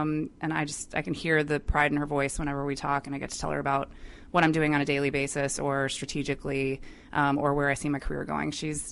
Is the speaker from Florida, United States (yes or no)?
yes; Niceville, Florida, United States; I am a military brat, but I grew up primarily in Northwest Florida in a small town called Niceville.